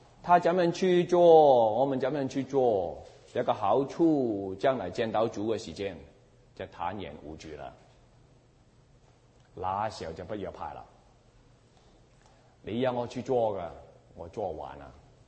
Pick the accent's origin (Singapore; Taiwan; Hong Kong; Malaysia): Hong Kong; born there; 但是我这个中国人出生在香港，我看不到耶稣爱我。